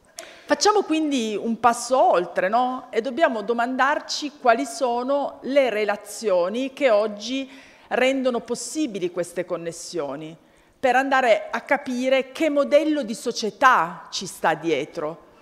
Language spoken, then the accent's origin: Italian; Turin, Piedmont, Italy; io vengo da Torino, giro un po' tutta l'Italia, no?